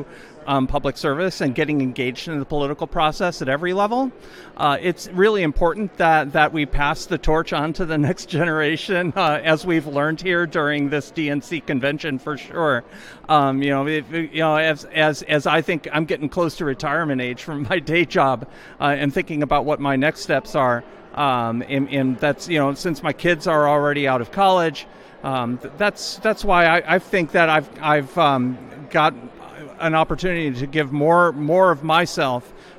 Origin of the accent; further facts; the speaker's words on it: Greencastle, Indiana, United States; I am from Greencastle, Indiana, which is about an hour west of Indianapolis.